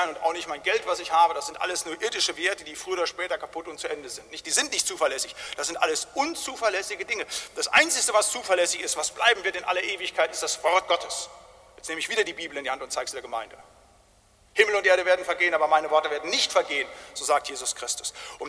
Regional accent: Germany; ich bin, glaube ich, von 10 Leuten angesprochen worden, als sie mitkriegten, ich bin Deutscher, eure Autos, nicht?

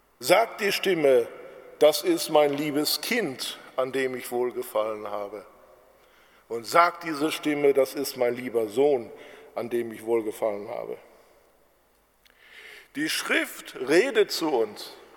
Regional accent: Bochum, North Rhine-Westphalia, Germany; born there; ich bin gebürtiger Bochumer

